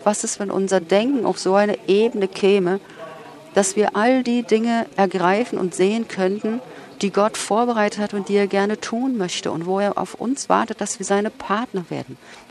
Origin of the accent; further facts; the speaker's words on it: Manchester, North West England, United Kingdom; In meiner Heimatstadt in Manchester, Nordengland, vor ein paar Jahren